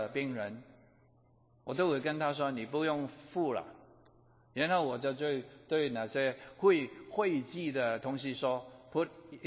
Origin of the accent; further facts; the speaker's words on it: China; 我们中国人都说了，不看正面看负面。